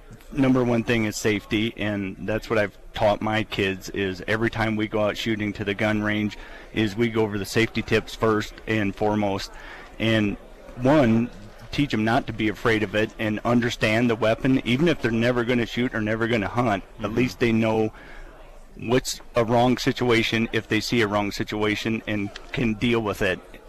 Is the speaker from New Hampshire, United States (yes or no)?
no; Iowa, United States; Well, I grew up in Iowa, and I actively hunted small game with my father.